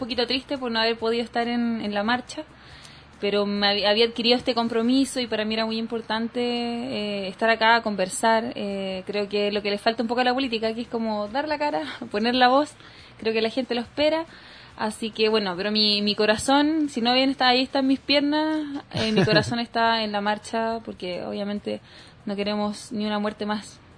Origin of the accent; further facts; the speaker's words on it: San Miguel, Santiago Metropolitan Region, Chile; born there; Así que nací en San Miguel, San Miguelina, con este escape que quizá tuvieron mis padres.